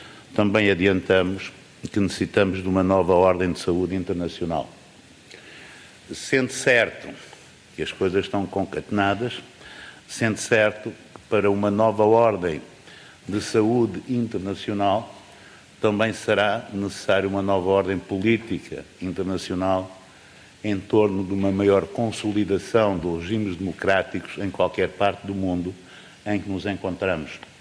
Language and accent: Portuguese; Guimarães, Braga, Portugal; eu venho de Guimarães